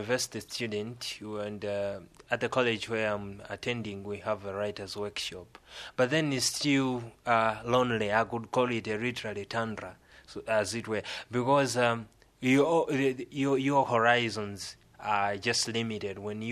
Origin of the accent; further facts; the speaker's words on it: Malawi; I'm from Malawi. I'm 22 years